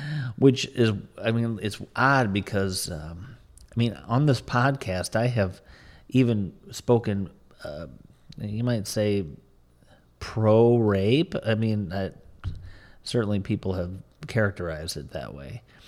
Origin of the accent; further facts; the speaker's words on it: Midwest, United States; growing up in the Midwest in America, where it's, you know, relatively conservative